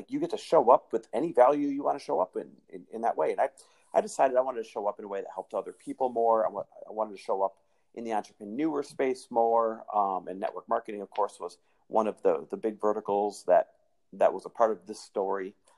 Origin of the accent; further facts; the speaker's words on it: Midwest, United States; Midwest born and raised, and like the really cool thing about being born and raised in the Midwest is you're given things like a great work ethic and good family values